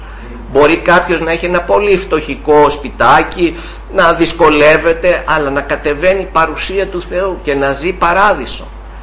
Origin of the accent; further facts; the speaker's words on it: Chania, Crete, Greece; Μπορεί να μεγάλωσα στα Χανιά, εκεί ο πατέρας μου, έτσι που ήταν εργάτης του Κυρίου